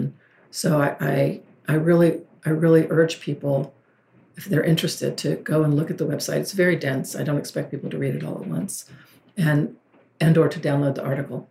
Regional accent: the South, United States; mostly at that time in the Northwest, although I'm from the South.

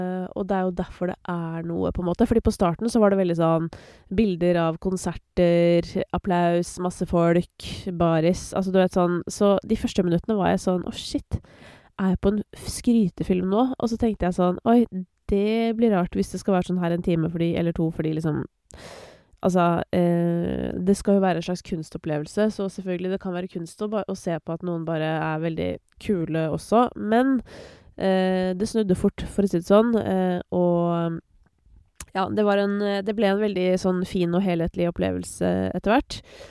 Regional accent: Oppegård, Akershus, Norway; jeg kommer jo fra Oppegård kommune.

